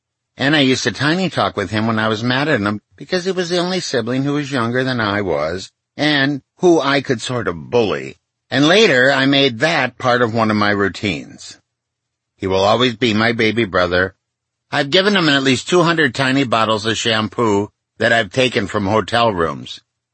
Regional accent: East St. Paul, Minnesota, United States; just a few miles down the Mississippi from where we grew up in East St. Paul

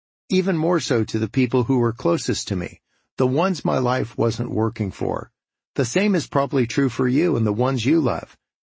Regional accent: California, United States; Growing up in Southern California, I'd never been to a croc drop before.

